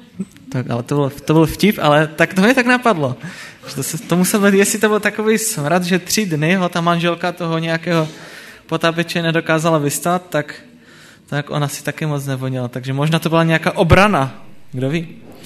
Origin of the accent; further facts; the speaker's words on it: Moravian-Silesian Region, Czechia; Něco o sobě, tak jsem z Ostravy, pocházím tady z Bystřice nebo z Oldřichovic.